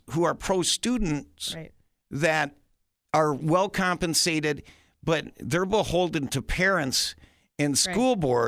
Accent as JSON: {"language": "English", "town": "Clintonville", "region": "Ohio", "country": "United States", "tie": "born or raised there", "said": "I went to public schools. I grew up in Clintonville."}